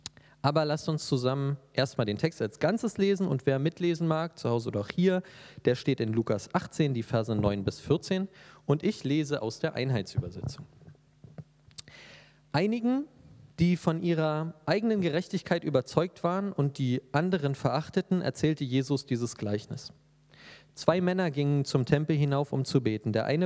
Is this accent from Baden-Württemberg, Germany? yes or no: no; Berlin, Germany; now in Dresden, Germany; Ursprünglich komme ich aus Berlin, lebe aber jetzt schon seit 10 Jahren in Dresden.